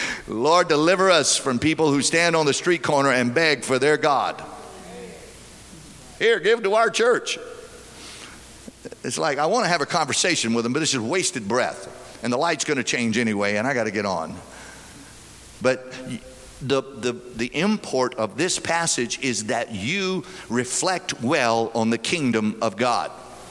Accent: Louisiana, United States; Hey, I'm from South Louisiana.

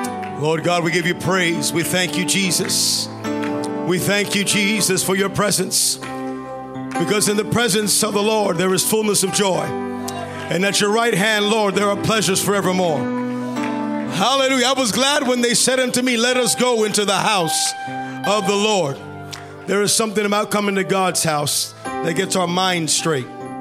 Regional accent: New York, United States; born there; I was born in New York, the Bronx, North America. So I'm 100% American.

